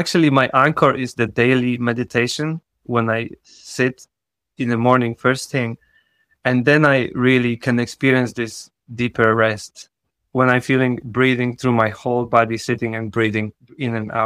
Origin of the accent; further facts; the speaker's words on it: Poland; English is a second language; Yeah, I'm from Poland, so we're like neighbors.